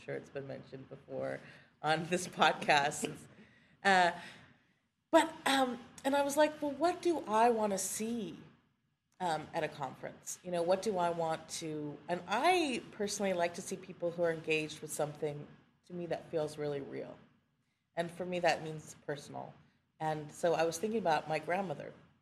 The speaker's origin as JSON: {"language": "English", "town": "Portland", "region": "Oregon", "country": "United States", "said": "So what I can tell you is that I'm from North Portland, that my family's from North Portland"}